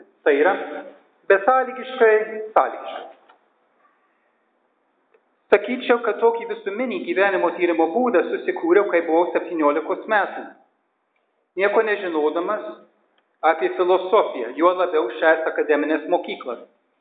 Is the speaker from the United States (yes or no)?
yes; California, United States; aš, augdamas Kalifornijos utopijoje, jaučiau pareigą iš jos išeiti